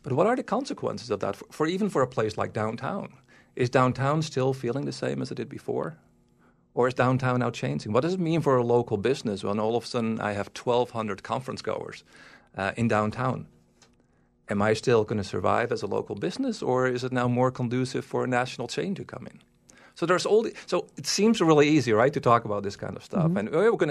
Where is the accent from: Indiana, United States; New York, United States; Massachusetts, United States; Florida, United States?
Florida, United States; moved away as an adult; So I came from Florida, right? I moved here in 2012.